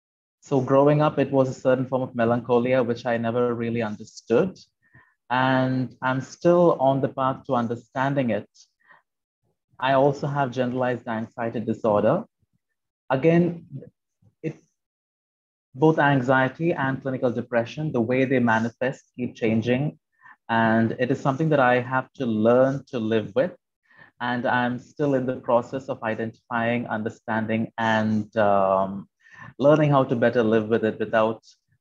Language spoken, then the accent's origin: English; India; So I'm Indian, I'm a brown man.